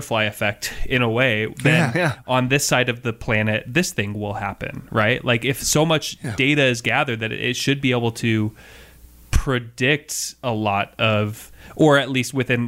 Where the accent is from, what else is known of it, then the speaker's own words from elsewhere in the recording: Seattle, Washington, United States; And part of that was probably just growing up in Seattle.